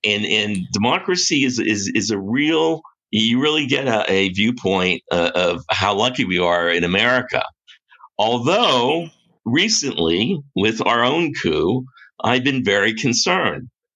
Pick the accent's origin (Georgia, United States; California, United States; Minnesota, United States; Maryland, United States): California, United States; also born or lived in Uruguay; now in Burkina Faso; I'm married to a Brazilian diplomat. And although I'm from California, I've been living first in Uruguay and most recently in Burkina Faso, which is where I live now.